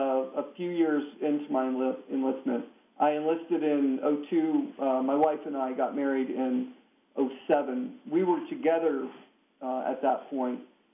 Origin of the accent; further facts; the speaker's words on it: Louisiana, United States; now in Germany; Growing up in Louisiana, I never had a white Christmas.